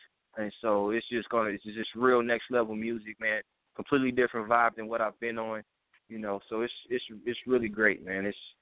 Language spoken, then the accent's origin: English; Kansas City, Missouri, United States; now in California, United States; I'm actually from Kansas City, Missouri. That's where I was born and raised